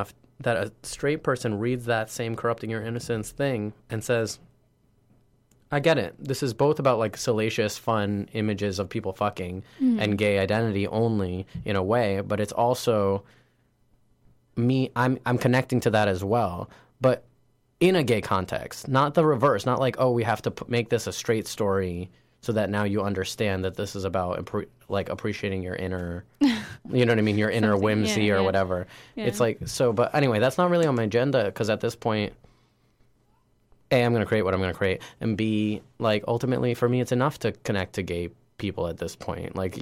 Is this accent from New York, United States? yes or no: yes; Queens, New York, United States; right. And so like I'm also from Queens, New York. I grew up with like a proliferation of different identities to myself.